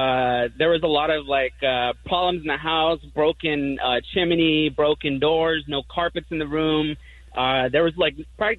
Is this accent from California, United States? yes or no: yes; Los Angeles, California, United States; this is how I grew up in South Central.